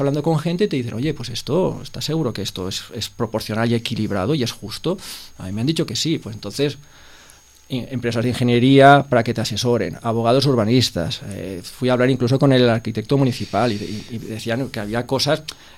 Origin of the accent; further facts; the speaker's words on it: Sitges, Catalonia, Spain; Claro, yo soy de Sitges, pero no vivo mucho por aquí, pero mis padres sí.